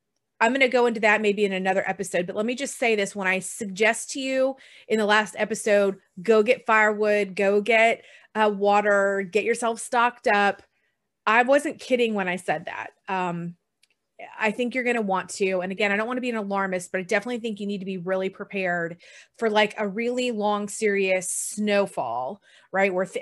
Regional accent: Texas, United States; I've always had a weather band radio because I grew up in Texas. We have tornadoes growing up

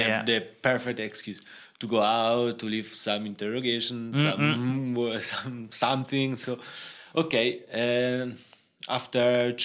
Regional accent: Lazio, Italy; English is a second language; now in Rome, Italy; I grew up in my city. In the same place? Yes. And I moved to, I live 45 minutes from Rome.

